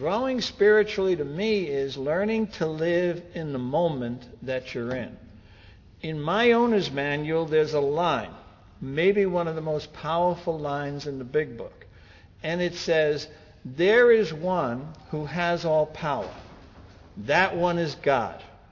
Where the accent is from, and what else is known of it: New York, United States